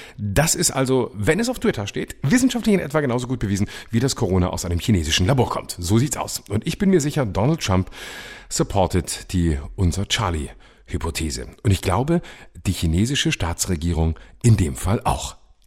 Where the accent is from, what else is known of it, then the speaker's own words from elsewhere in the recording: Baden-Württemberg, Germany; also born or lived in Freiburg; Und deshalb sage ich als Süddeutscher aus Baden-Württemberg, der viele Jahre in Freiburg gelebt hat